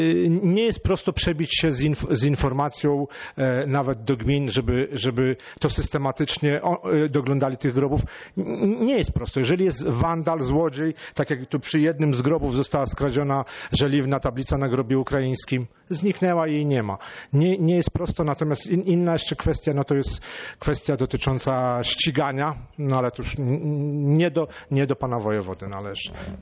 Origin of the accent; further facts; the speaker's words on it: Lublin Voivodeship, Poland; Ja sam i moja mama pochodzimy z miejscowości kilkanaście kilometrów od Chełma